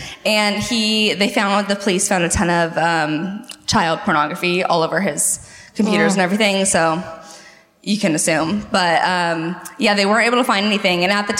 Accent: San Diego, California, United States; I am from San Diego. Oh. I live out in Alpine, which is way east.

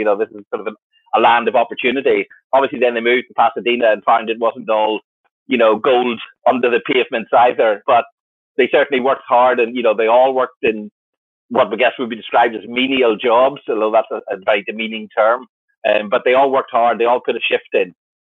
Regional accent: Ireland; I grew up in Ireland, but Ireland in the early 1980s was sort of three TV channels.

